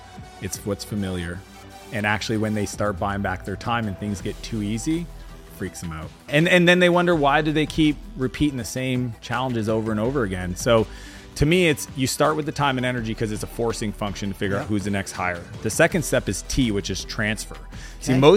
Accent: Canada; I came from Canada, so that's like a real trip.

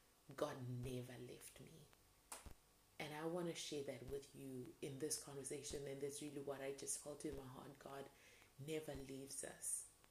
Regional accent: South Africa; We were from the same place here in South Africa, in my hometown, like my village, basically.

